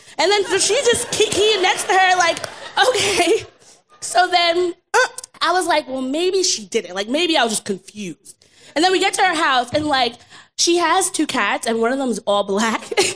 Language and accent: English; Brooklyn, New York, United States; I'm from Brooklyn, New York.